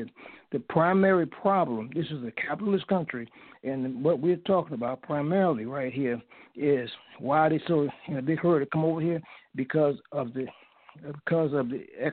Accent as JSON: {"language": "English", "town": "Chicago", "region": "Illinois", "country": "United States", "also_born_or_lived": "Mexico", "said": "You know, and I'm originally from Chicago"}